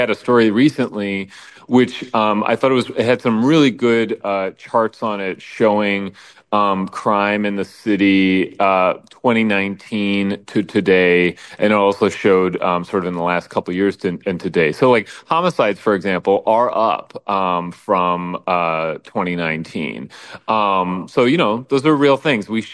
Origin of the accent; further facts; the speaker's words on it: New York City, New York, United States; now in Minneapolis, United States; I'm from New York City. It's a very, it's like a, I call it a concrete jungle. I mean, it's very dense, it's very big. And that's how I grew up.